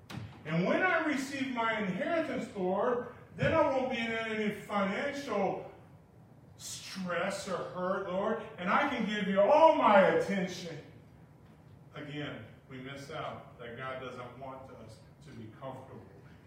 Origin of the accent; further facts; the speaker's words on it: Brazil; When I grew up in Brazil, when someone died, within 24 hours, they had to be in the ground.